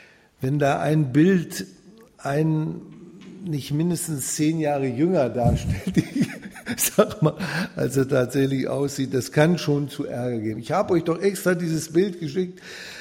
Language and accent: German; Northern Germany, Germany; Ich komme bin im Osten aufgewachsen und im Westen, also aber alles im Norden.